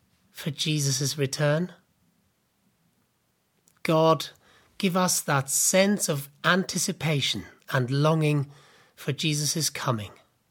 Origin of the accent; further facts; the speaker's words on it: Germany; Christmas Eve was the big day for us when I grew up in Germany.